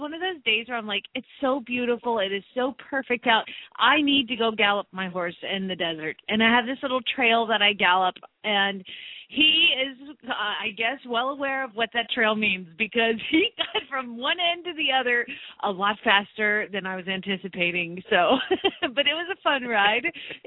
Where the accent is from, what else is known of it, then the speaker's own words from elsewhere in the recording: Phoenix, Arizona, United States; from Phoenix, Arizona